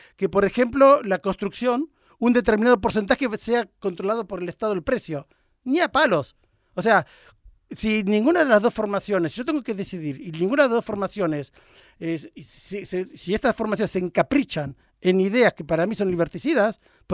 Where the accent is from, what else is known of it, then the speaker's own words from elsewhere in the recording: northern Italy, Italy; yo que soy del norte de Italia, estos papas fritas burocráticos de Italia se confundieron y me han inscrito en Roma.